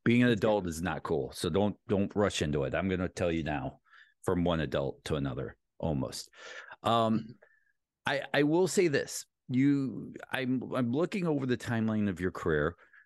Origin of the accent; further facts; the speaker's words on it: Ellenwood, Georgia, United States; I grew up in Ellenwood, Georgia, Clayton County area.